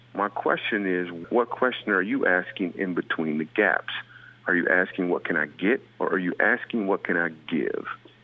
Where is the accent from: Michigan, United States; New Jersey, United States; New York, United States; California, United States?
Michigan, United States; So, and I'm from Michigan as well.